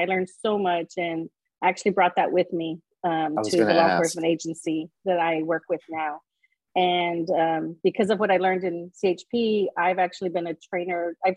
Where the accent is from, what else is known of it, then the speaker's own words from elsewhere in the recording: Uvalde, Texas, United States; I'm from Uvalde, Texas, born and raised